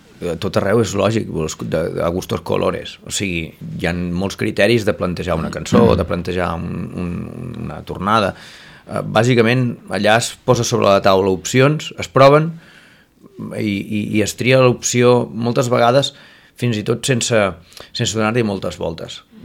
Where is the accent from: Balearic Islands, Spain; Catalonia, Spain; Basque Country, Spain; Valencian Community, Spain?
Catalonia, Spain; Girona; jo que sóc de Girona i que porto molts anys, diguéssim, a darrere de fent bandes amb els meus col·legues